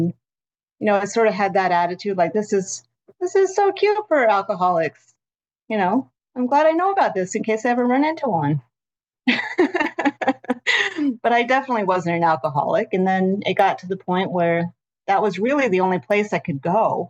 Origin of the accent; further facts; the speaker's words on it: Utah, United States; When I was growing up in Happy Valley, Utah, an only child, very different from everyone.